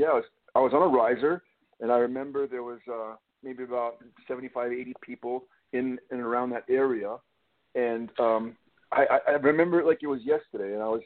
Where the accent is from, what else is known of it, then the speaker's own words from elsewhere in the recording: Canada; I grew up in Canada and basically started playing hockey at the age of 3.